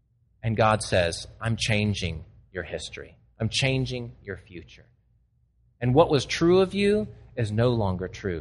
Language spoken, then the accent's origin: English; Texas, United States; born there; I always tell them, I was born in Texas, and I was the fourth of five boys, and I love to play sports.